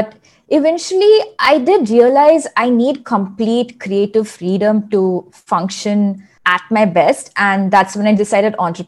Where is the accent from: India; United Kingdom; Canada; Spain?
India; Chennai, Tamil Nadu; also born or lived in Thanjavur; I grew up in Chennai and Thanjavur, and both are places with a lot of art and heritage around.